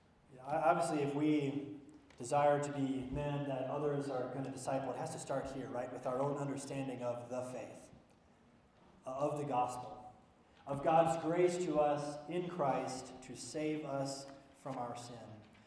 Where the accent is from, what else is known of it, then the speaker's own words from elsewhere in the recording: Wisconsin, United States; Now, I grew up in Wisconsin, and we always had this great winter retreat that we would do, a youth retreat.